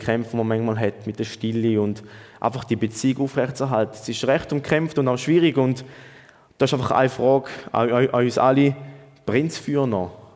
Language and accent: German; Switzerland; accent: Swiss German; ich rede Schweizerdeutsch